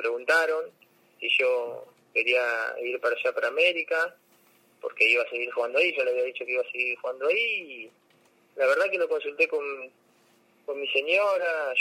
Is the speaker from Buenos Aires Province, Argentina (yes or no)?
yes; González Catán, Buenos Aires Province, Argentina; born there; que es de acá, que es de González Catana, donde yo nací.